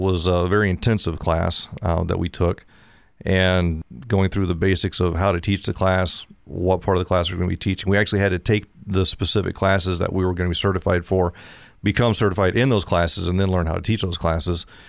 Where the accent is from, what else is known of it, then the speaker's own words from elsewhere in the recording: Texas, United States; now in Michigan, United States; you can tell I'm probably not an original Youper. I grew up in Texas and moved up here and began to assimilate with the culture up here.